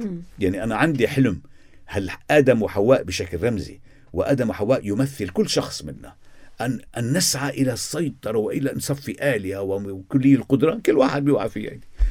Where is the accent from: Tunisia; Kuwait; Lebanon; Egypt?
Lebanon; ونحن كلبنانيين